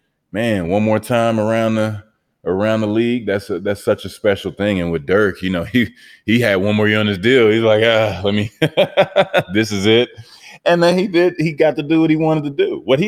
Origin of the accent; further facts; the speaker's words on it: Texas, United States; now in Miami, United States; And I mean, people think I'm from Miami, you know. It's like I have to remember now I'm from Texas, bro.